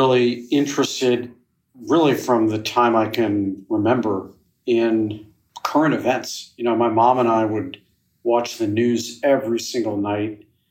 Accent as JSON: {"language": "English", "town": "St. Louis", "region": "Missouri", "country": "United States", "tie": "born or raised there", "said": "St. Louis, Missouri. 50-yard line of the United States of America"}